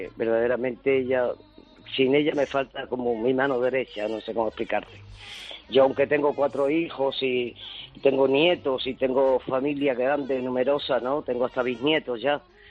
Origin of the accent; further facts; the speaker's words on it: Spain; Yo en este país, que es el mío, que soy española de los pies a la cabeza, yo soy española